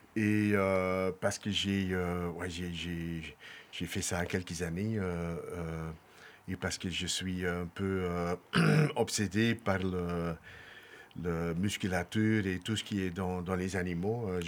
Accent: Antwerp, Flanders, Belgium; born there; Ah oui, je suis né à Anvers, en Belgique.

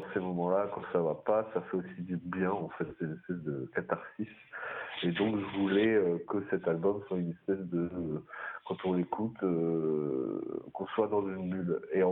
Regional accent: Hauts-de-France, France; Moi, je viens du Nord-Pas-de-Calais, en fait, et du bassin minier, du Limbourg, très précis.

